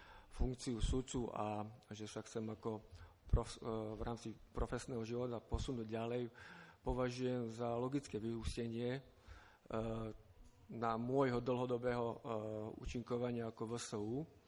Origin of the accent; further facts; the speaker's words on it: Poprad, Prešov Region, Slovakia; pochádzam z Popradu